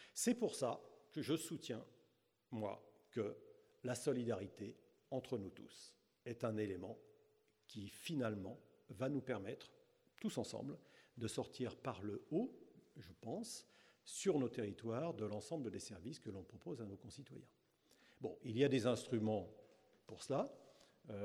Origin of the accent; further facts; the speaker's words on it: France; Enfin, on est français, quoi.